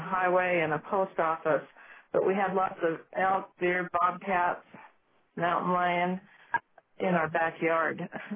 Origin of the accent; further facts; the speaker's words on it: Idaho, United States; also born or lived in Texas; now in Colorado, United States; But Bruce and I were raised in Idaho, and we've known each other since the third grade, so we do know each other very well. And we moved to Texas, and we loved it there, but we missed the mountains.